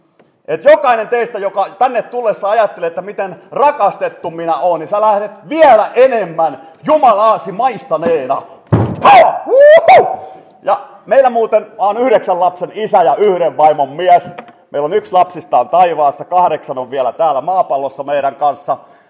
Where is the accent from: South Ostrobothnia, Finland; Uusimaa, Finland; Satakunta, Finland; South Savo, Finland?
South Ostrobothnia, Finland; Kauhajoki; Mä olin pikkupoikana asuin Kauhajoella 10 vuotta, ja sitten oli vajaa 3 vuotta, olin Ilmajoella työntekijänä. Ja nyt sitten tällä hetkellä on Lahdessa pastorina ollut 4,5 vuotta. Mutta asun Keski-Suomessa